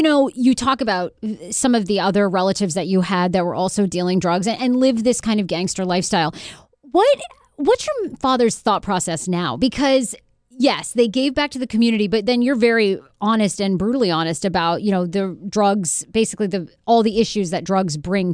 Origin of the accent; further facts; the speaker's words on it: Maine, United States; I was born in Maine, you know, grew up, it was all white people.